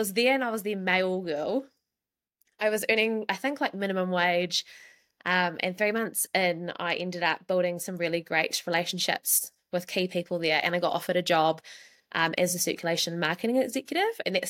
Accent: Auckland, New Zealand; now in Cambridge, New Zealand; I moved down to Cambridge about 5.5 years ago, actually. Originally born and bred in Auckland, grew up on the North Shore, so went to Carmel College. That's where I did all my schooling years.

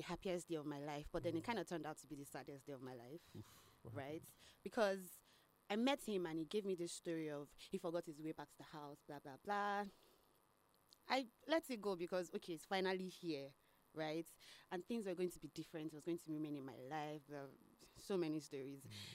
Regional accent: Lagos, Nigeria; I grew up in Lagos. I schooled in Ibadan. I served in Ekiti.

